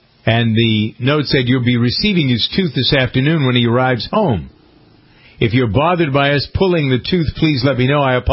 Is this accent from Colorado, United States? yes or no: no; Framingham, Massachusetts, United States; now in Santa Monica, United States; As we all know, Framingham is the center of the universe, my hometown. I'm not there today. I'm in my second hometown of Santa Monica.